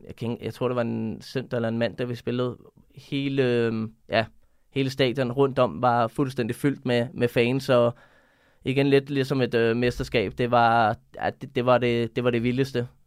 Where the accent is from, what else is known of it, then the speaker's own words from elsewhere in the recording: Brøndby, Capital Region of Denmark, Denmark; det var ikke i nærheden at være det samme som hjemme i Brøndby